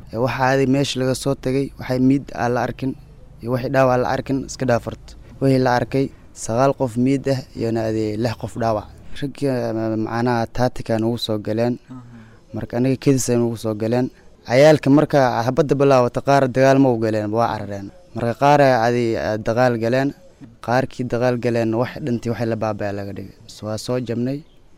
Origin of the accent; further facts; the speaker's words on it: Barawa, South West State, Somalia; Waa ka imaad Baraawe.